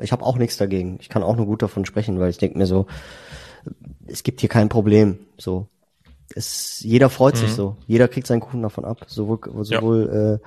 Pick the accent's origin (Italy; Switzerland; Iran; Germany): Italy; Ja, ich bin ja Italiener, also ich wohne ja in Italien